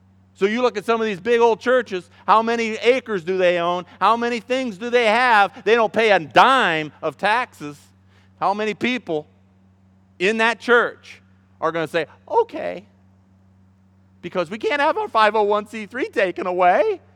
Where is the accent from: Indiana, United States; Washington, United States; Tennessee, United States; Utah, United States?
Indiana, United States; It's because I'm from Indiana. You hated me because I'm a Hoosier.